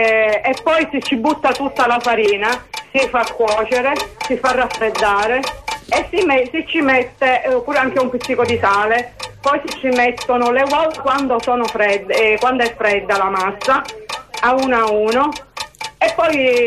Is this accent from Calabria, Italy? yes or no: no; Marineo, Sicily, Italy; Bene che sono di Marineo